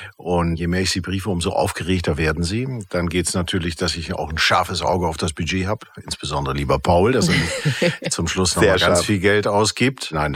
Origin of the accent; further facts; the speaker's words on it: Hamburg, Germany; now in Cologne, Germany; ich komme ja aus Hamburg